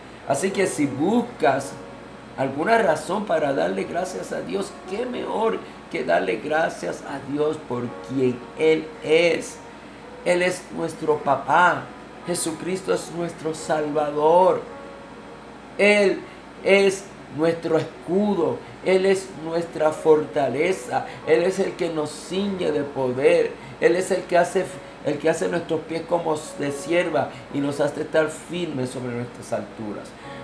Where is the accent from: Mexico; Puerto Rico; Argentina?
Puerto Rico; y déjame decirte, yo soy boricua, ¿no? Y lamentablemente el boricua tiende a quejarse mucho